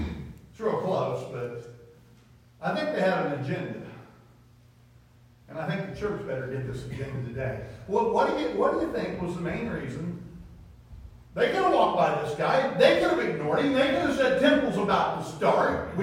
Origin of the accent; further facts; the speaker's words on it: Texas, United States; Now, friends, I'm Texan. I've done construction work all my life.